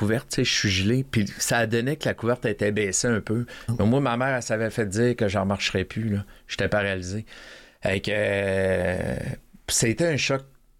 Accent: Baie-Comeau, Quebec, Canada; Quand j'ai eu mon accident à 19 ans, moi je viens de Bécomo.

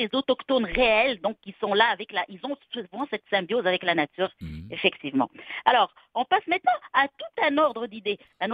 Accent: Quebec, Canada

